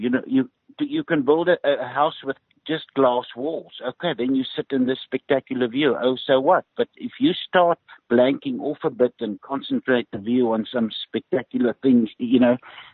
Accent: Ermelo, Mpumalanga, South Africa; You know, I grew up in Ermelo. We had corrugated roof. We had stone walls. You know, we had simple floor finishes.

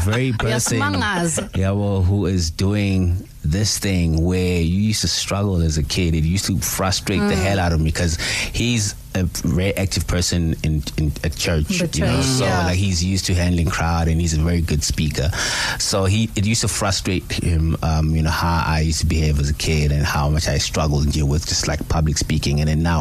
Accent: Mpumalanga, South Africa; also born or lived in Barra; So I was born in Barra because my mom, you know, was working there. But we are based in Mpumalanga. That's like where home is. So I literally came up from in Mpumalanga.

